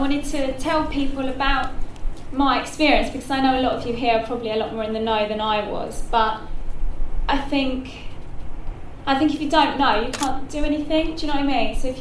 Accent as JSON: {"language": "English", "town": "Luton", "region": "East of England", "country": "United Kingdom", "accent": "Luton", "said": "But after slating my Luton accent at the beginning of every write-up, I did well."}